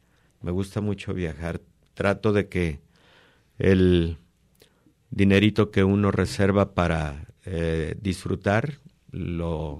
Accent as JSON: {"language": "Spanish", "town": "Guadalajara", "region": "Jalisco", "country": "Mexico", "tie": "born there", "said": "Bueno, nací en Guadalajara, estoy casado, tengo 3 hijos"}